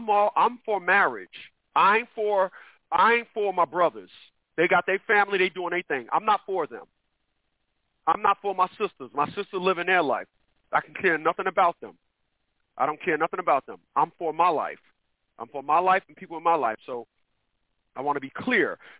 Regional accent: Newark, New Jersey, United States; Once again, I'm from Newark, New Jersey. I'm not from where you're from. So I'm speaking from the perspective of Newark, New Jersey.

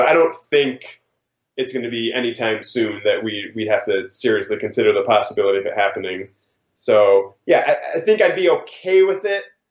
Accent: Chicago, Illinois, United States; Growing up in Chicago, the Bulls used to have two mascots.

